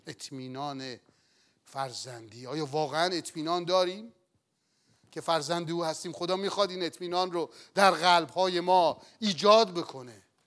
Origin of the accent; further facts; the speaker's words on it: Lahijan, Gilan, Iran; born there; رفتیم شهر زادگاه من لاهیجان